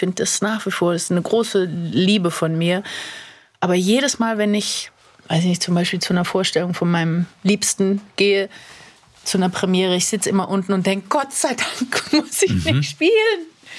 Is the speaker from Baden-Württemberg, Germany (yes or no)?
yes; Mannheim, Baden-Württemberg, Germany; mein erstes Engagement war ja lustigerweise in Mannheim, in meiner Heimatstadt.